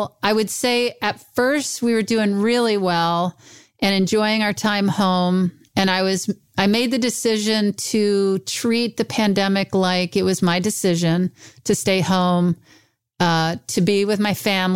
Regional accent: Mississippi, United States; I'm in my hometown in Mississippi, staying with my cousin and on my days off from filming in New Orleans.

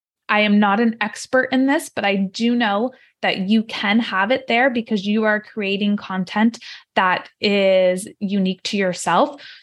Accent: California, United States; I'm from Northern California

